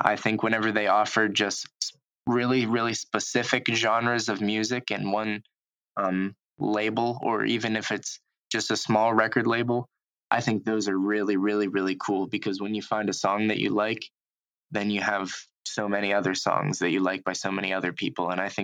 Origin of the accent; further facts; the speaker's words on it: Pennsylvania, United States; a lot of my listeners in my home state of Pennsylvania, specifically in my area, will know about this.